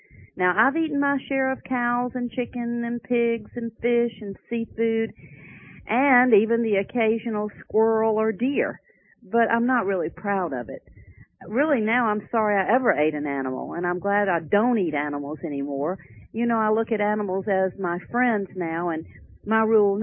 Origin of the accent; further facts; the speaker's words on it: the South, United States; talking about my childhood and growing up in the South, needless to say, with all of the interest that my family had about food, I was an overweight child.